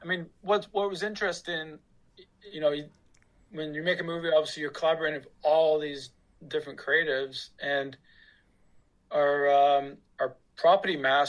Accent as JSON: {"language": "English", "town": "Halifax", "region": "Nova Scotia", "country": "Canada", "said": "Halifax sort of worked for us because A, we shot it there. B, we're from there"}